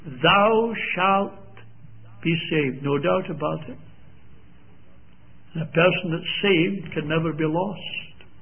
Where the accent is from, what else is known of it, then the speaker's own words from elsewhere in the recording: United Kingdom; I said, "Well, I came from Britain over here."